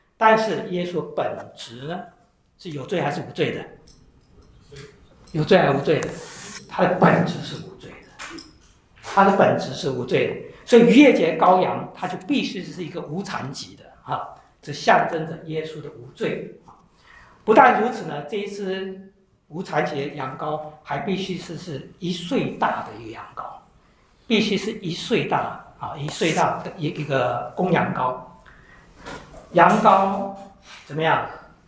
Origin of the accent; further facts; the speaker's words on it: China; 我们特别我们中国人有佛教背景的，很清楚啊